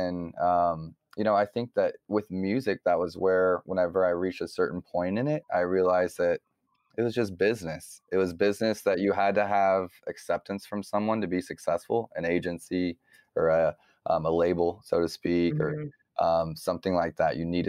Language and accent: English; DR Congo; I grew up in Congo, very passionate.